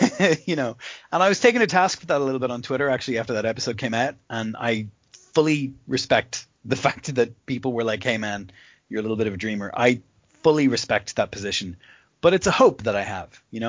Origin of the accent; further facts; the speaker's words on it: Ireland; now in United Kingdom; so I live in the UK. I'm Irish.